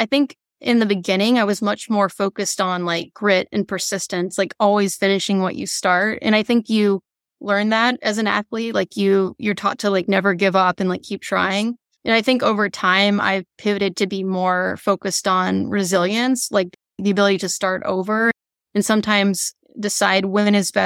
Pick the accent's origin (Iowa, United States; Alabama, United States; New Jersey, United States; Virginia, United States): Alabama, United States; I feel like I was somewhat limited growing up in Alabama in terms of like most of the people I knew were either like doctors or lawyers, like a certain narrow set of professions.